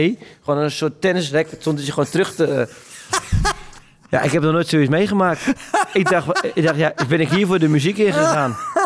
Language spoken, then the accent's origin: Dutch; Hoorn, North Holland, Netherlands; Dat is vlakbij Horen, waar ik vandaan kwam.